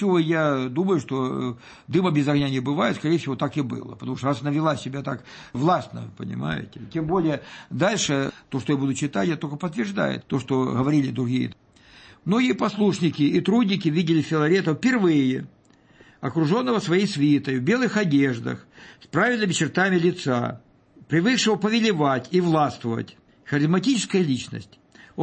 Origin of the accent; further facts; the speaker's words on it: Donbas, Ukraine; born there; я, так сказать, родился на Донбассе